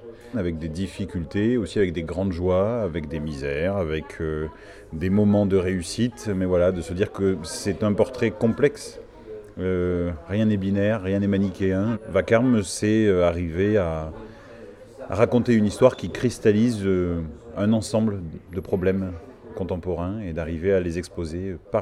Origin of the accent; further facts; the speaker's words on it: Occitanie, France; J'habite en Lozère, même si je suis parti pendant quelques années. Mais je suis originaire du Causse de Sauveterre et maintenant j'habite le Nord-Lozère. Je tiens à ma Lozère, fort.